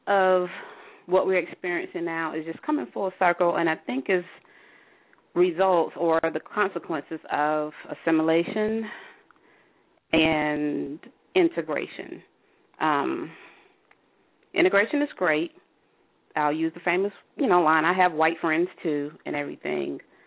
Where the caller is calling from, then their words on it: North Carolina, United States; I'm calling from North Carolina.